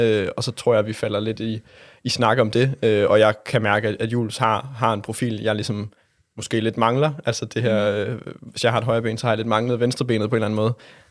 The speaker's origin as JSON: {"language": "Danish", "region": "Region of Southern Denmark", "country": "Denmark", "said": "Jeg er fra Sønderjylland"}